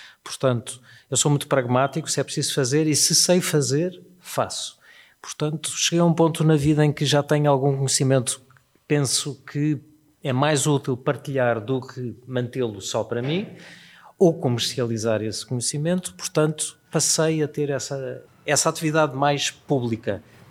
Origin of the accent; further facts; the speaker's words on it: Lisbon, Portugal; E eu sou lisboeta e vivo aqui.